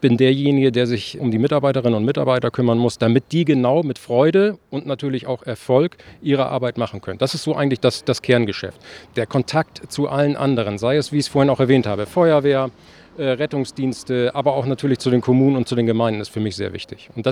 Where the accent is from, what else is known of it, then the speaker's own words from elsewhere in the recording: Lower Saxony, Germany; Und das ist meine Heimat. Und wenn man als Landesbeamter die Gelegenheit hat, in seine Heimat zurückzukehren